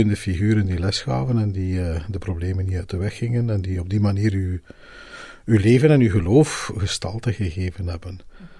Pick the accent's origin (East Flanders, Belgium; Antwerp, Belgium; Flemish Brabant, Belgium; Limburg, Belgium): East Flanders, Belgium; Denderwindeke; Ik ben afkomstig van Winink, dat is Denderwindeke, dat is een deelgemeente van Nienhoven, dat is het laatste dorp van Oost-Vlaanderen.